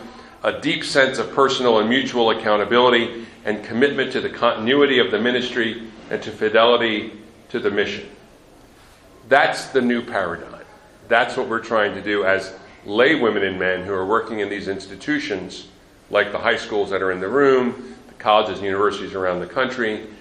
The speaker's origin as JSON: {"language": "English", "town": "Baltimore", "region": "Maryland", "country": "United States", "tie": "born or raised there", "said": "So I grew up in Baltimore, Maryland. I was a city kid."}